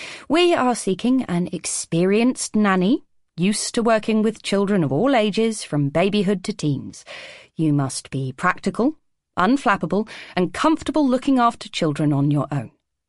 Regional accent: England, United Kingdom

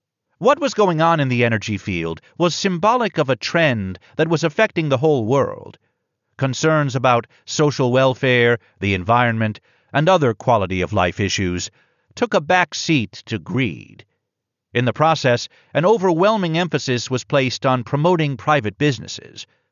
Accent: New Hampshire, United States; held in Bretton Woods, New Hampshire, my home state.

